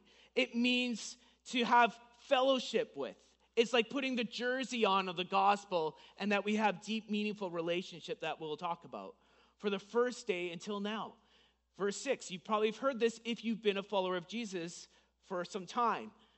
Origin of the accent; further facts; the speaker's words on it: Canada; Now, I'm fourth generation Ukrainian, so I'm basically Canadian, okay?